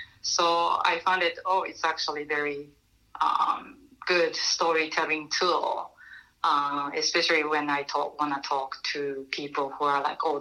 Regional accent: Japan; English is a second language; now in United States; So since I'm originally from Japan, I've been talking to Japanese immigrants and the Japanese Americans

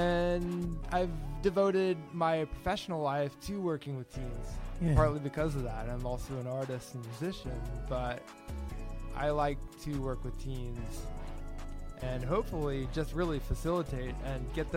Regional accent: Kansas, United States; now in New York City, United States; I grew up having to go to church sometimes 3 times a week. Mm-hmm. And I moved to New York City as soon as I can in 1997. I moved from Kansas to New York City.

